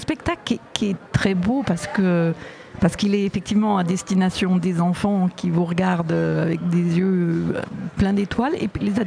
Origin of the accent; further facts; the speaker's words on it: Cluny, Bourgogne-Franche-Comté, France; born there; Je suis natif de Cluny, c'est juste à côté.